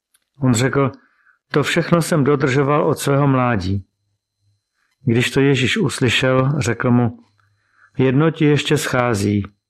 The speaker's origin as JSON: {"language": "Czech", "region": "Prague", "country": "Czechia", "said": "Pocházím z Prahy, mám milující manželku a působím jako kazatel baptistického sboru ve Vysokém Mýtě."}